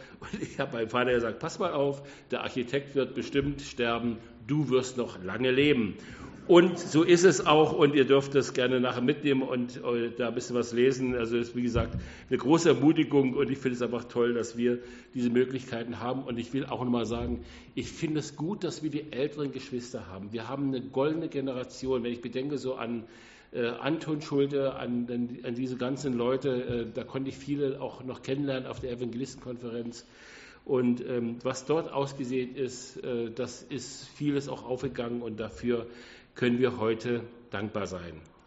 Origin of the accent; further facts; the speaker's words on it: Berlin, Germany; also born or lived in Hamburg; wir sind eigentlich aus Berlin über Hamburg dann nach Süddeutschland, bin aber dann in einem Ort Nähe von Heilbronn zum Glauben gekommen.